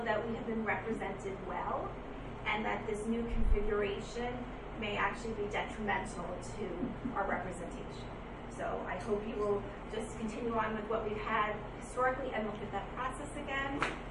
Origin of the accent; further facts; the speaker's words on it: Gardner, United States; I'm from Gardner.